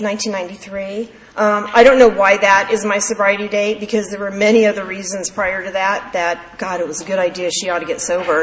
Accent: Venice, California, United States; I grew up down in Venice with my mom, and it was just the two of us, and she was Scottish, she was from Glasgow

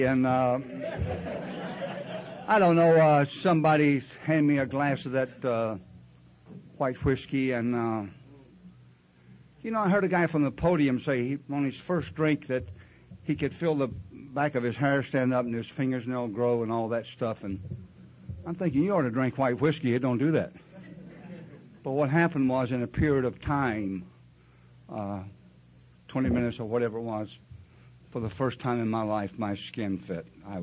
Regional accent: North Carolina, United States; I'm from North Carolina.

